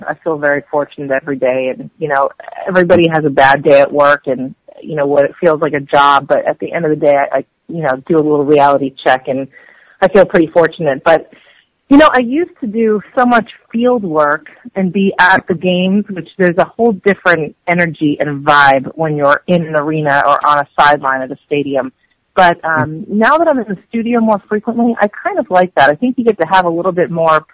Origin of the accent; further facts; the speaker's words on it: New York, United States; I mean, I grew up in New York.